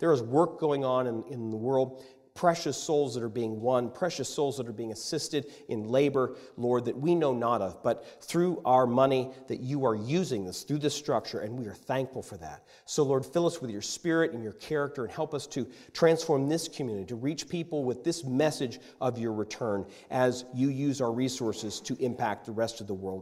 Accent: South Carolina, United States; And she knew I'm from South Carolina.

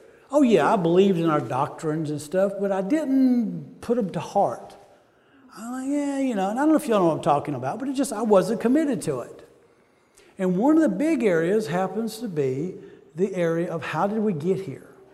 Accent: the South, United States; but I'm from the South, and we like to use these phrases like this just to kind of emphasize it.

